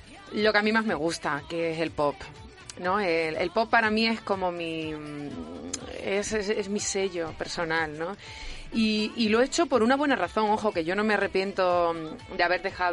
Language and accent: Spanish; Valencia de Alcántara, Extremadura, Spain; Porque yo tengo mucho amor por mi tierra y por mi pueblo. Y sé la cantidad de cosas buenas que tiene mi pueblo